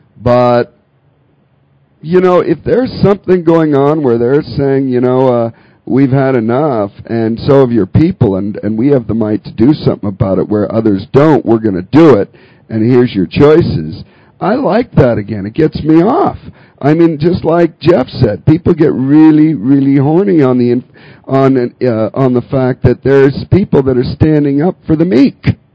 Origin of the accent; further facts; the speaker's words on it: Canada; born there; I'm Canadian. Unfortunately, I can't. I was born in Canada. I'm still Canadian otherwise.